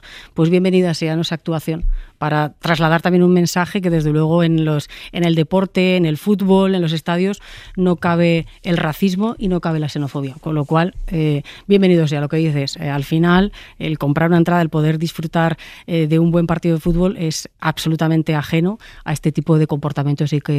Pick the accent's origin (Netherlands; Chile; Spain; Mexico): Spain; Pues imagínese, sobre competiciones nacionales, donde me gusta que se jueguen, lógicamente, en mi país.